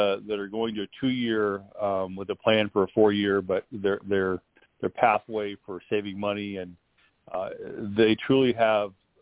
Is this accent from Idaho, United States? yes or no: yes; Wilder, Idaho, United States; Well, I left the state of Idaho for many years and came back and started working at the district that I went to as a principal.